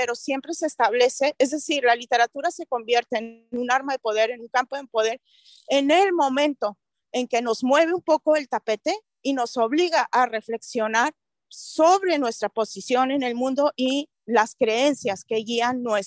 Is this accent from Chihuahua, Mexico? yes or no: yes; Ciudad Juárez, Chihuahua, Mexico; yo soy del norte de México, de Ciudad Juárez, yo crecí oyendo